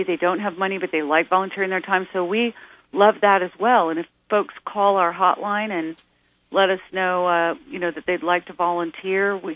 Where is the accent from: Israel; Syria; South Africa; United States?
United States; California; And I grew up in California where I never would even have wondered about this kind of thing